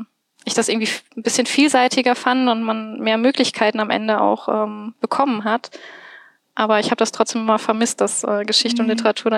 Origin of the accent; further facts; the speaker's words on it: Bochum, North Rhine-Westphalia, Germany; Ursprünglich komme ich aus Bochum.